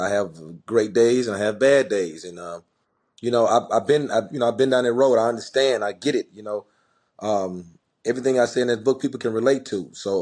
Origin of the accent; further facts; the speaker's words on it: Memphis, Tennessee, United States; and you know, growing up in Memphis.